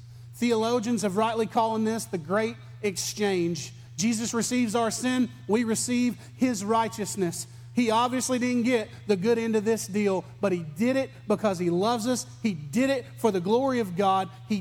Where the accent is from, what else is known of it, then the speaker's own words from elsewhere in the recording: United States; accent: redneck; but I would say in my redneck accent, I would call it a stater